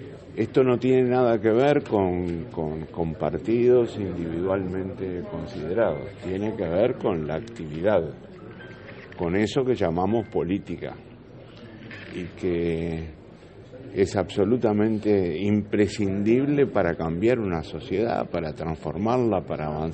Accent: Uruguay; como uruguayo lo acepto.

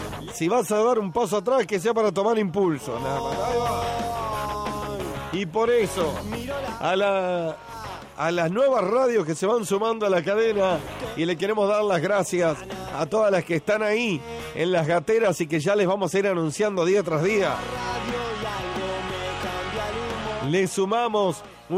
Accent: San José de Mayo, San José, Uruguay; que se suma a mi ciudad de origen, San José de Mayo.

